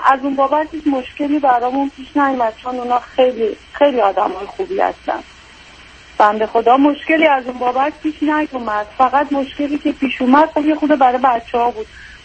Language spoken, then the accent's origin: Persian; Iran; moved away as an adult; 8 سالش بود ما از ایران اومدیم